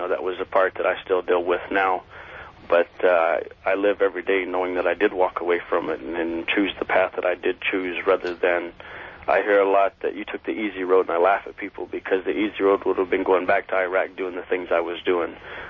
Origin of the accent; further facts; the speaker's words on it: United States; being American, being in war, and being there